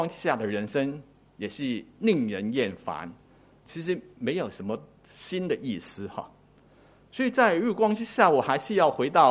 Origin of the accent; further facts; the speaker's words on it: Hong Kong; 这个就是我们香港自己出品的哈，我们香港人